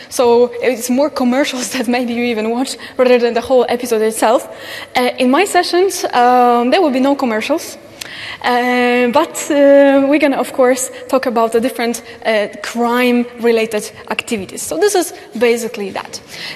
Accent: Poland; As you probably know, as I said, I'm from Poland.

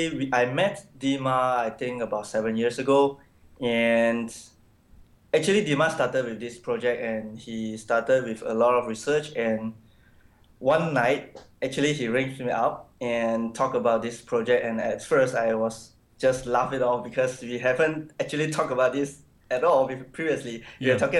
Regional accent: Malaysia; moved away as an adult; now in Singapore; Yeah, actually I'm from Malaysia. I've been in Singapore for the past 13 years, and I was working in the software industry

